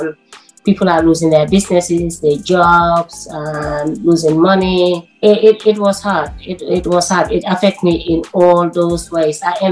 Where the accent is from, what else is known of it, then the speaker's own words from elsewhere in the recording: Liverpool, North West England, United Kingdom; I'm from Liverpool. I'm all over the place.